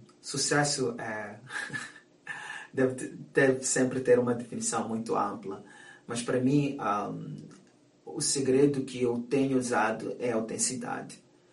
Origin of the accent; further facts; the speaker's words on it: Mozambique; moved away; desde que saí de Moçambique, de uma certa forma, o tempo parou. Eu vivo de memórias, eu vivo de memórias de Moçambique.